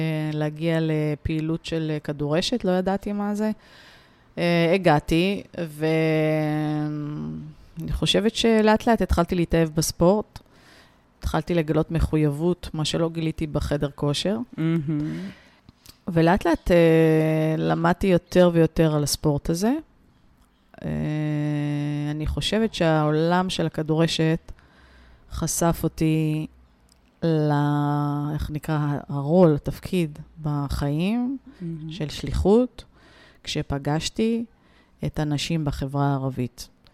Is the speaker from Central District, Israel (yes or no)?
yes; Netanya, Central District, Israel; דרך אגב, גדלתי בנתניה, שתדעי לך. וכיום אני גר במושב מימי.